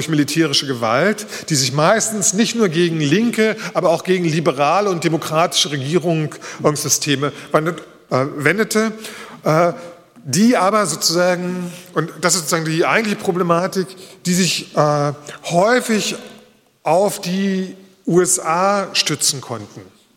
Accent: Berlin, Germany; meine Heimatstadt Berlin hat bisher 85.000 Flüchtlinge in diesem Jahr im letzten Jahr aufgenommen.

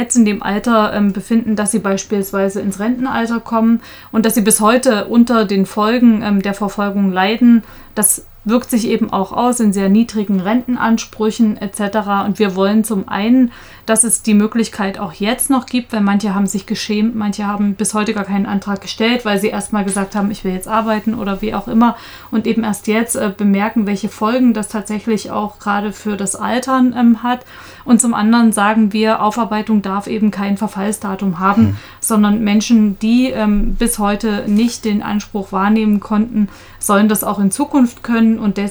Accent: Germany; ich bin auch in der DDR groß geworden

